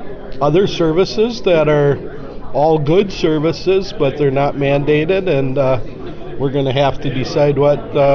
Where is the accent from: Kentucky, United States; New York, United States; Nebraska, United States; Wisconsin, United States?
Wisconsin, United States; from Dunn County, Wisconsin.